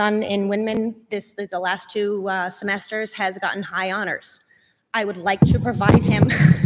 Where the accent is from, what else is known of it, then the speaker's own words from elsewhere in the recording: Exeter, Rhode Island, United States; I came myself from Exeter West Greenwich schools, where we had the joy of going into a brand new high school, brand new junior high and high school.